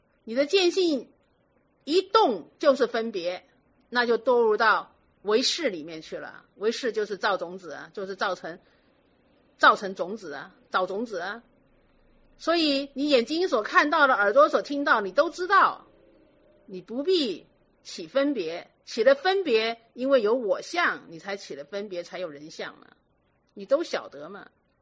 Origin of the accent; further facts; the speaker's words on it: China; 所以我们中国人就是自私，就是考虑到自己